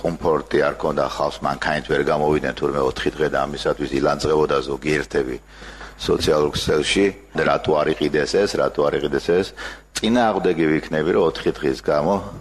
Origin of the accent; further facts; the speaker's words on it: Batumi, Adjara, Georgia; მათ შორის აჭარას და ჩვენს მშობლიურ ქალაქ ბათუმს